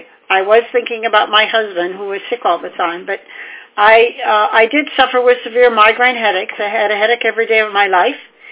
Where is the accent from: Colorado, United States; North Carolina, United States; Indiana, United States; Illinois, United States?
Illinois, United States; Algonquin; and I'm from Algonquin, Illinois.